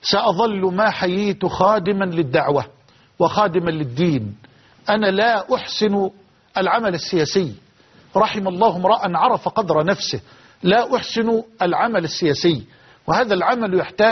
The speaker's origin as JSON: {"language": "Arabic", "country": "Egypt", "said": "بلدنا مصر"}